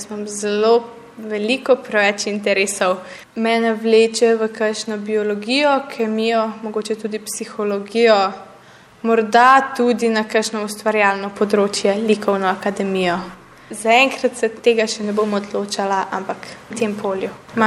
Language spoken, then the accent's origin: Slovenian; Mrzli Vrh, Gorizia, Slovenia; glede na to, da sem pač iz Mrzlega vrha nad Idrijo, kar pomeni, da imam od doma do šole približno 35 minut v vsako smer.